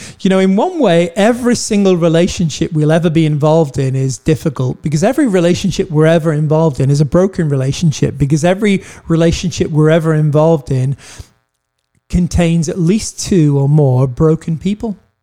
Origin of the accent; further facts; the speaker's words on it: United States; I'm an American and I can live out that same thing.